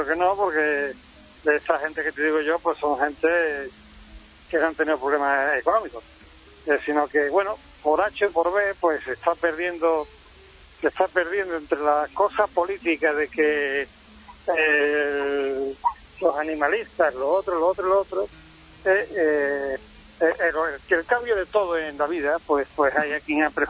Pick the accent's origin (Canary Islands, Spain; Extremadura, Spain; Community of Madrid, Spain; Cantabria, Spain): Cantabria, Spain; San Vicente de Toranzo; Pues no estoy en Sevilla, estoy en, uh-huh, en mi pueblo, San Vicente Toranzo.